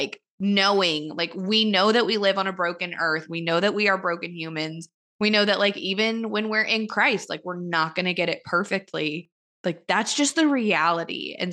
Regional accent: Louisiana, United States; And so it's like, I'm from Louisiana, and one of our senators

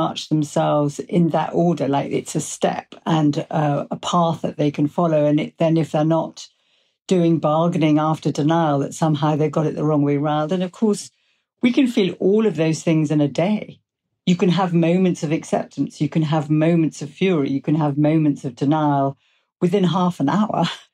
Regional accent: England, United Kingdom; because I'm English.

